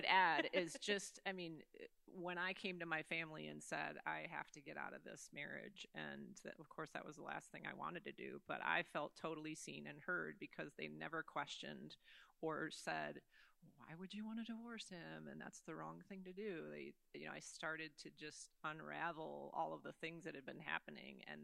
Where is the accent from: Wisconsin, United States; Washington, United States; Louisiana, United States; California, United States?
Wisconsin, United States; well, I didn't say I was from Wisconsin, Northeast Wisconsin, and our church